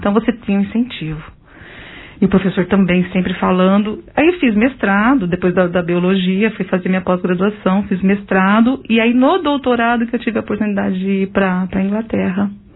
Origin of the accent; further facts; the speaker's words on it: Pontal, São Paulo, Brazil; now in Monte Alto, Brazil; Pontalense. Eu sou de Pontal.